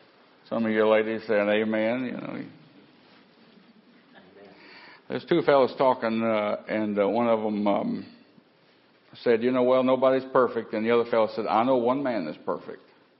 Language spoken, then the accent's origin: English; Tennessee, United States; Now, I come down from East Tennessee, you know, so, you know, way back in my ancestry